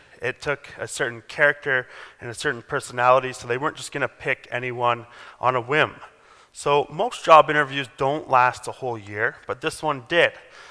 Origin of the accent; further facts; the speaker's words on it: London, Ontario, Canada; also born or lived in Calgary; now in Pickering, Canada; We come from London, Ontario, where I had met Elena, and that's also my hometown